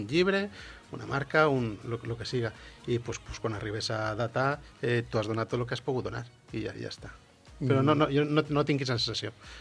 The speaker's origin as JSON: {"language": "Spanish", "town": "Valencia", "region": "Valencian Community", "country": "Spain", "said": "Sí, en Valencia. Yo soy de Valencia"}